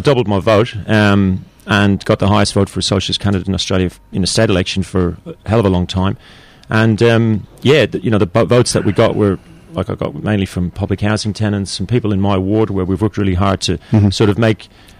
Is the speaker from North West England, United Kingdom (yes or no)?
no; London, United Kingdom; born there; Well, I was born in London, actually.